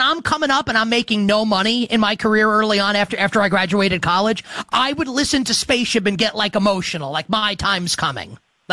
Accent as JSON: {"language": "English", "town": "Queens", "region": "New York", "country": "United States", "said": "And I'm from Queens and I would choose"}